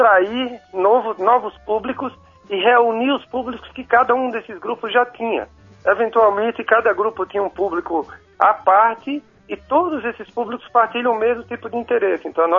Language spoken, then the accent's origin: Portuguese; Maceió, Alagoas, Brazil; moved away; eu sou de Maceió, estou aqui há menos de 10 anos